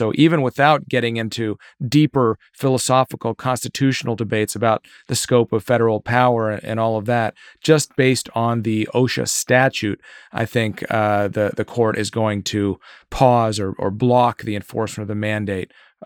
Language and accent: English; Virginia, United States; if my home state of Virginia, its Department of Labor, wanted to put in a vaccine mandate